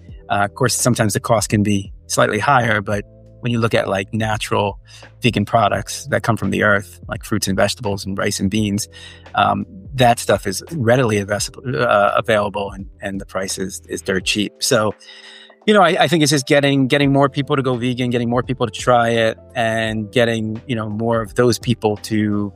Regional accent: New Jersey, United States; New Jersey.

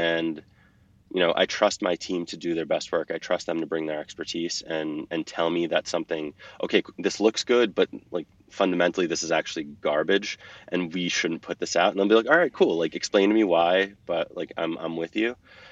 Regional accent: New York, United States; now in Boston, United States; I'm originally from New York, and I was working at a marketing agency in Manhattan.

